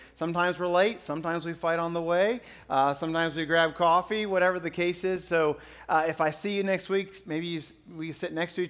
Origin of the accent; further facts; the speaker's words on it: Ohio, United States; I'm from Ohio, and I've lived in different states in our country.